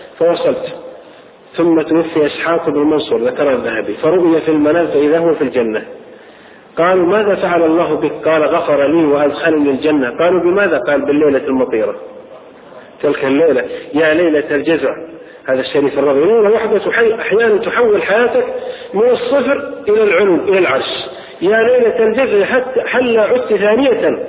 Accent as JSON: {"language": "Arabic", "town": "Riyadh", "region": "Riyadh Province", "country": "Saudi Arabia", "said": "عندنا في الرياض حضرت جنازة أكبر تاجر في الرياض قبل 5 أشهر"}